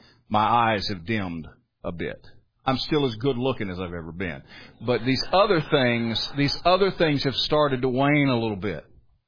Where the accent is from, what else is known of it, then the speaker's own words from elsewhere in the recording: United States; born there; I'm a good, proud American. I thank the Lord that I was born in America.